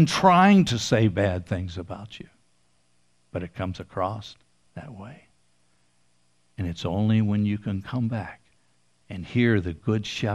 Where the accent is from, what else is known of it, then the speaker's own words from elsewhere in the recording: Pennsylvania, United States; I'm from Western Pennsylvania, and I had a good friend who passed away about 10 years ago now.